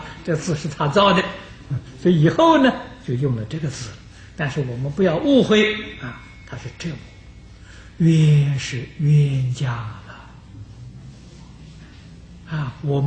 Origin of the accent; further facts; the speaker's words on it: China; 我们中国人俗话常讲，一代不如一代